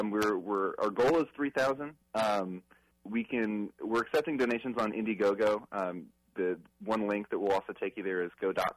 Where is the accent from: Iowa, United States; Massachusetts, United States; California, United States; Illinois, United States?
California, United States; Petaluma; I'm from Petaluma, from Sonoma County